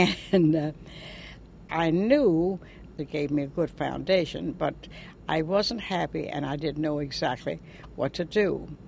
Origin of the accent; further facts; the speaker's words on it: the South, United States; Being a Southerner, I had never been into such a theater.